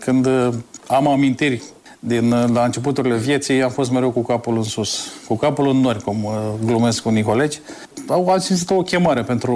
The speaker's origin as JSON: {"language": "Romanian", "town": "Iași", "region": "Iași County", "country": "Romania", "said": "Deși eram din Iași, da."}